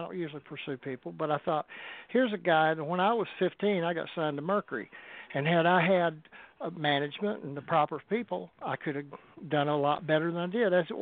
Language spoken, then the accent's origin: English; Soddy Daisy, Tennessee, United States; now in Las Vegas, United States; My background is I'm from Soddy Daisy, Tennessee, originally. But I've lived in Las Vegas for the past 28 years.